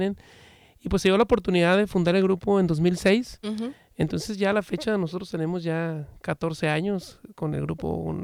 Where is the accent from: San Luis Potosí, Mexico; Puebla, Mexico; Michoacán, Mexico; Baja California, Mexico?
Baja California, Mexico; Tijuana; now in United States; Yo soy de Tijuana, Baja California, y ahí tuve la oportunidad yo de estar en un grupo de folclore por muchos años bailando.